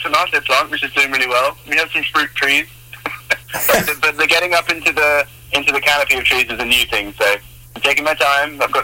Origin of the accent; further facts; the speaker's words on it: United Kingdom; accent: British; Well, we grow up with it, you know. Most of the stuff that I watched when I was growing up was American movies